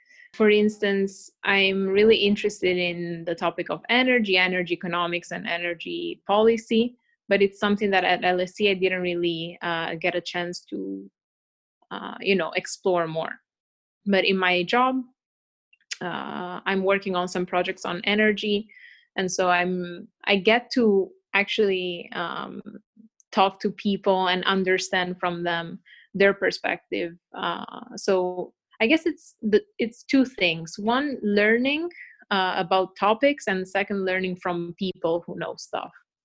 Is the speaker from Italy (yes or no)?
yes; Bologna, Emilia-Romagna, Italy; So I guess it was really fun for me to be both in my hometown, so to be with my friends and my family